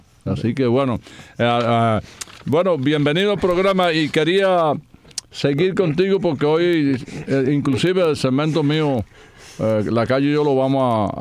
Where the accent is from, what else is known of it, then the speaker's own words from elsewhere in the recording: Victoria de Las Tunas, Las Tunas, Cuba; born there; Cuba, tú sabes que yo nací en Victoria La Tuna y en Cuba siempre ha tenido béisbol